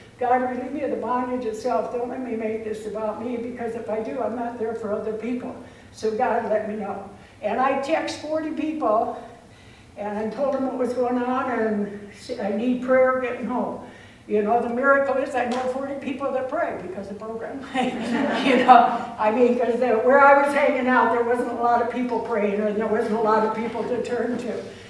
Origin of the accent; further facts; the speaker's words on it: Iowa, United States; This year, I'm from Iowa. I spent the winter in Yuma.